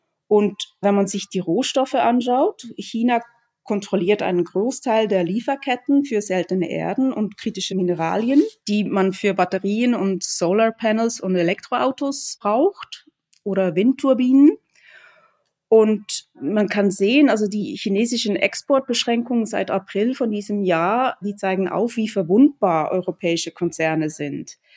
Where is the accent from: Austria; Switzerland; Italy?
Switzerland; als Schweizerin verfolge ich die Zollverhandlungen der Schweiz mit der USA gerade